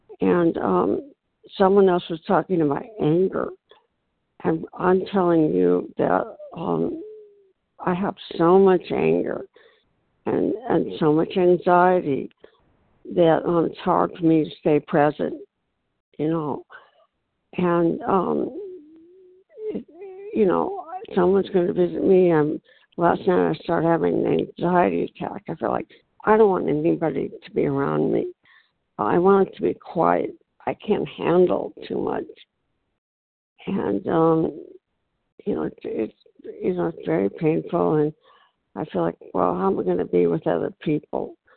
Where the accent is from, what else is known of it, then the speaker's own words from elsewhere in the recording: California, United States; Oh, hi. I just want to say … from California.